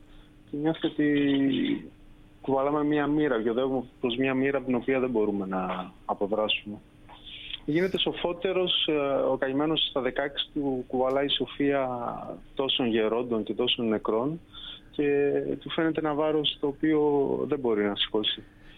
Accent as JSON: {"language": "Greek", "town": "Zaros", "region": "Crete", "country": "Greece", "tie": "born or raised there", "said": "Είναι κυρίως η επαρχία όπου γεννήθηκα και μεγάλωσα. Δηλαδή το βιβλίο ξεκινάει από το Ζαρό που είναι το χωριό μου."}